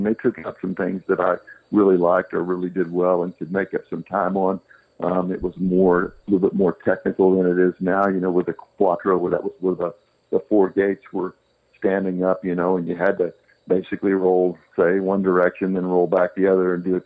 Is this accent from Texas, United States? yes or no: yes; Texas, United States; born there; I was born in Texas, so yeah, I'm excited about the Dallas-Fort Worth race.